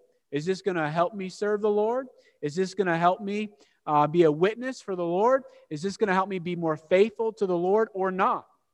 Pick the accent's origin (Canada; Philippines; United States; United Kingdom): United States; Maine; I will always be thankful to be born and raised in Maine and appreciate the way we use language, right?